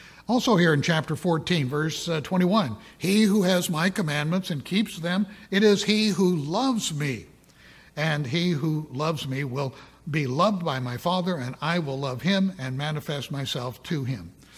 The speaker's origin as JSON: {"language": "English", "town": "Portland", "country": "United States", "said": "I'm from Portland. I came into the Portland Church, Spokesman's Club, went to Ambassador College."}